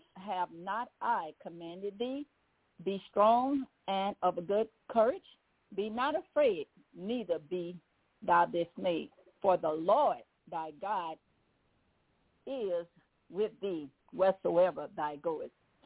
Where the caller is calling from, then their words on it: Baton Rouge, Louisiana, United States; I'm calling from Baton Rouge, Louisiana.